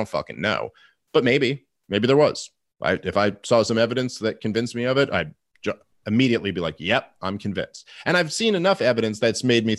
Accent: New York City, New York, United States; I'm from New York City. I know the comedy scene very well.

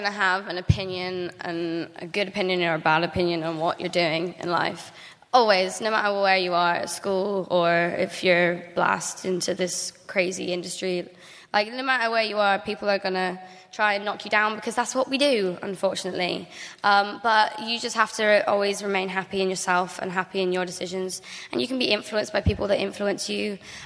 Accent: Louisiana, United States; accent: Louisiana; And you can hear my Louisiana accent.

